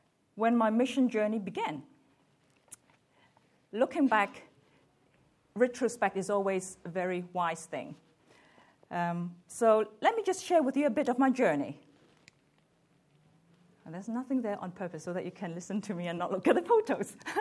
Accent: Hong Kong; born there; I was born in Hong Kong and born again in the UK.

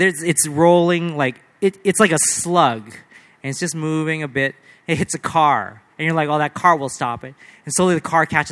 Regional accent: United States; Now, because I'm an American, I've been very interested in the past election

